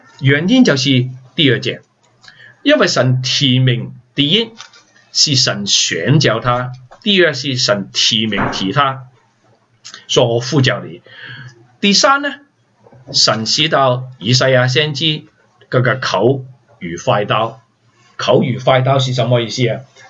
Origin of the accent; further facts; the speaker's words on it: Hong Kong; 我是从香港来的，是从海岛来的